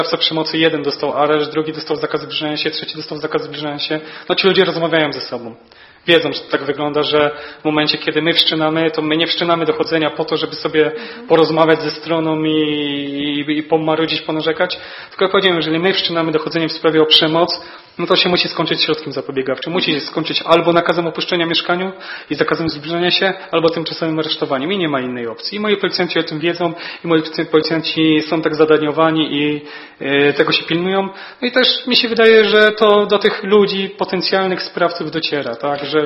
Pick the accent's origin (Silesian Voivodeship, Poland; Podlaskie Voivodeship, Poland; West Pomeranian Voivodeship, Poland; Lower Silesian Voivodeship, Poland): West Pomeranian Voivodeship, Poland; Kołobrzeg; bo ja nie jestem stąd. Ja jestem z Kołobrzegu i przyjechałem tutaj w marcu 2021 roku do pracy